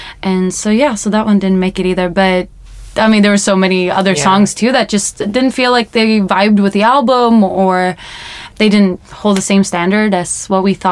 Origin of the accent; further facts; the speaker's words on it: Stockholm, Stockholm County, Sweden; I'm originally from Stockholm, Sweden. And I grew up singing and doing voice acting and stuff. And then when I was 17, I went to the US as an exchange student.